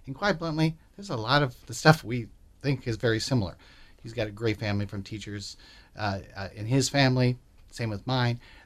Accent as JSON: {"language": "English", "town": "Fremont", "country": "United States", "tie": "born or raised there", "said": "I promised my wife 30 years ago, she moved to my hometown of Fremont, that she could live in a place where she could be safer in her own home"}